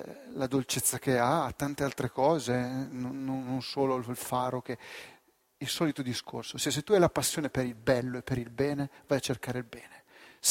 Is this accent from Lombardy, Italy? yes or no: no; Rome, Lazio, Italy; Sono di Roma da tre generazioni, ma sette, anzi.